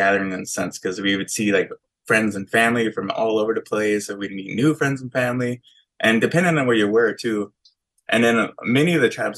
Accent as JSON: {"language": "English", "town": "Los Angeles", "region": "California", "country": "United States", "tie": "born or raised there", "said": "And then growing up in Los Angeles, there's like a huge, like a melting pot of cultures."}